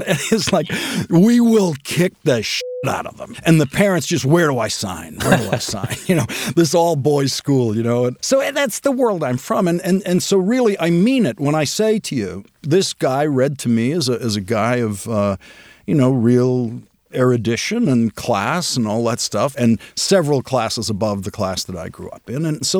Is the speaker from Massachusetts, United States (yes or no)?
yes; Boston, Massachusetts, United States; That is unheard of in St. Brendan's Parish, where I grew up in Dorchester.